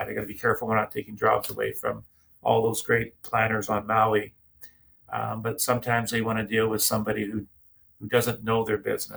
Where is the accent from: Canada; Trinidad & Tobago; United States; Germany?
Canada; the Hawaiian friends have adapted me as I get more razzing than I'm a Canadian